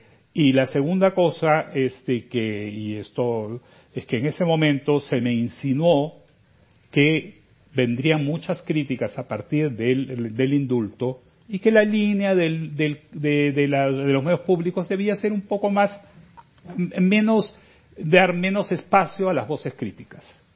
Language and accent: Spanish; Peru; Hay pueblos enteros en mi país donde solo hay un canal de televisión ahí, solo hay una radio y esos son TV Perú o Radio Nacional.